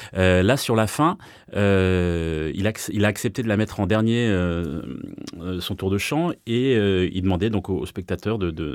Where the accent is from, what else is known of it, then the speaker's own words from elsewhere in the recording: Brittany, France; je suis breton